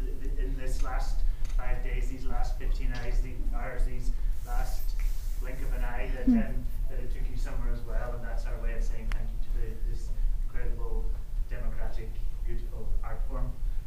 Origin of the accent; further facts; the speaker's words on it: Belfast, Northern Ireland, United Kingdom; when I was a boy, cinema, I was growing up in Belfast, there was a war on, it was a bit of a scary place.